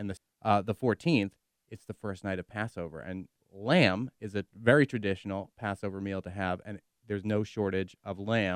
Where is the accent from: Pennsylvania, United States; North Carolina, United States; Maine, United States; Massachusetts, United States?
Massachusetts, United States; Boston; you admitted that you're from the Boston area, and I'm from the Boston area.